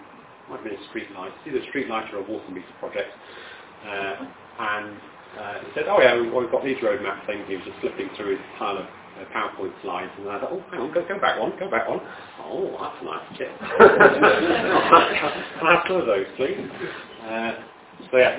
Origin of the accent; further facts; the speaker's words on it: United Kingdom; And I said, well, we're British, for ARM processors, why can't we do something?